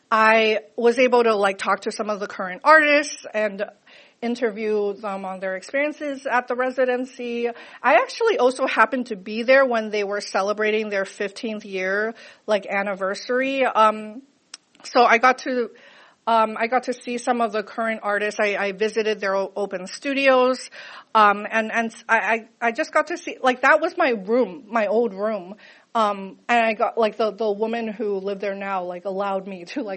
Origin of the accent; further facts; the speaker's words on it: California, United States; I might end up having to write another book, about growing up in the Silicon Valley